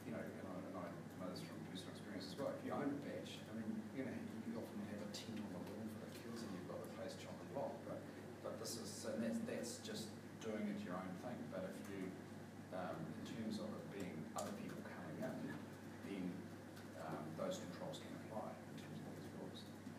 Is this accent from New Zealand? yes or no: yes; Taupo, Waikato, New Zealand; Yeah, well, Taupo's my hometown, and there's many streets you drive around there where entire streets are on holiday homes.